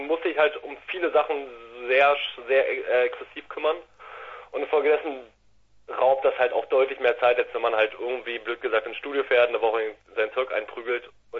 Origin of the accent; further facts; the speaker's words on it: Berlin, Germany; Ah, wir kommen aus Berlin. Wir kommen aus der Hauptstadt, genau.